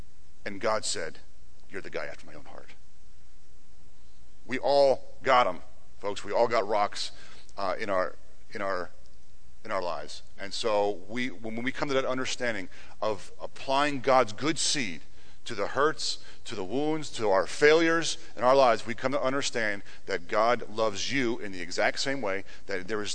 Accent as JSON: {"language": "English", "town": "Germansville", "region": "Pennsylvania", "country": "United States", "tie": "born or raised there", "also_born_or_lived": "Jim Thorpe", "said": "In the summer of 89, my parents and my family, we moved from Germansville to Jim Thorpe. Now, I grew up in a farmland, you know, rich soil."}